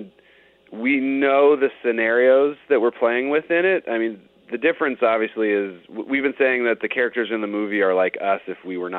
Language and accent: English; Berkeley, California, United States; Well, we grew up in the Bay Area in Berkeley.